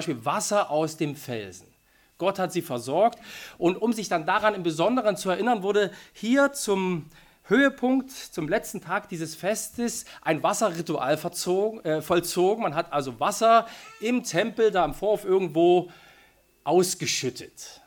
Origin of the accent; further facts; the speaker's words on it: Switzerland; Ich bringe euch heute keine Grüße aus Osnabrück mit, denn ich komme aus der Schweiz.